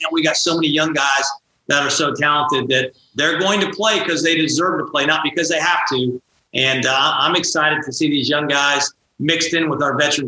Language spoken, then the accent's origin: English; Athens, Ohio, United States; Well, I grew up in Athens, Ohio, which is, you know, kind of almost West.